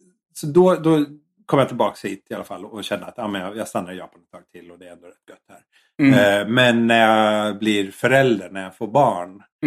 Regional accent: Sweden; moved away as an adult; för ett år sedan, ganska exakt, var jag faktiskt hemma i Sverige.

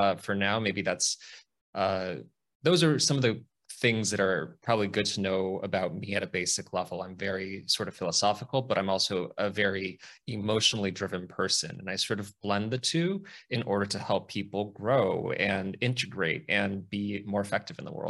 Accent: United States; What to say about myself? I'm an American astrologer, among other things.

